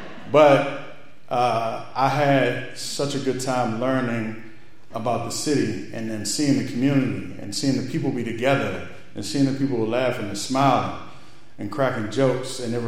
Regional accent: Seat Pleasant, Maryland, United States; also born or lived in Washington, D.C.; But also, I'm a kid from Sea Pleasant, Maryland. I actually grew up through Washington, D.C.

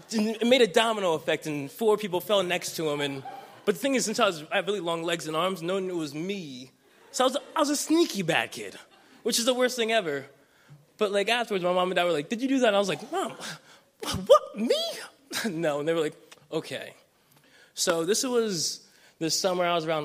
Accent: Pennsylvania, United States; I'm from Pennsylvania.

